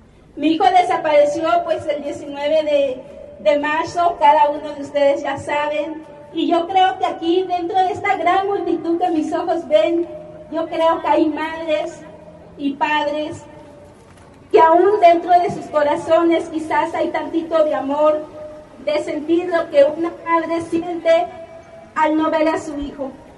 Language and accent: Spanish; Cabo San Lucas, Baja California Sur, Mexico; vengo de Cabo San Lucas, Baja California